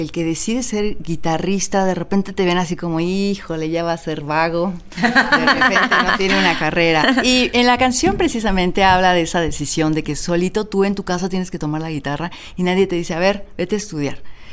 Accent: Mexico; Pues nace de haber estado mucho tiempo fuera de México.

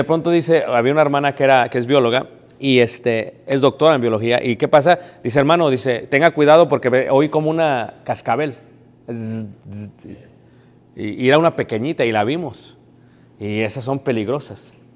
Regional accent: Mexico City, Mexico; now in United States; yo soy de México, crecí en Ciudad de México, me crié en México

